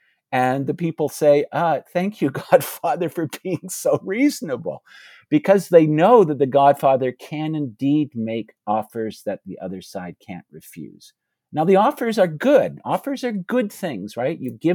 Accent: Canada; I'm actually from Canada, of all places.

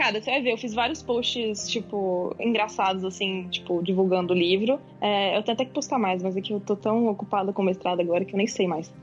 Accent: Vitória, Espírito Santo, Brazil; eu não sou de São Paulo, eu sou do Espírito Santo. Eu sou de Vitória, eu cresci lá. E é uma cidade muito pequena, então todo mundo se conhece.

